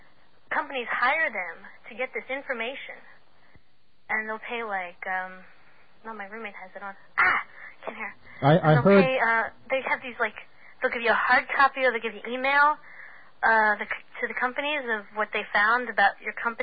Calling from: Queens, New York, United States

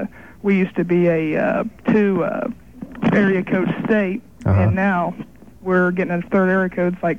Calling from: Stillwater, Oklahoma, United States; Calling from Stillwater, Oklahoma.

